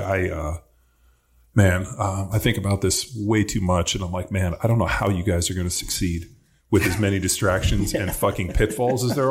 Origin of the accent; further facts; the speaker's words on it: Palos Verdes, California, United States; Yep. Like, so I grew up in Palos Verdes.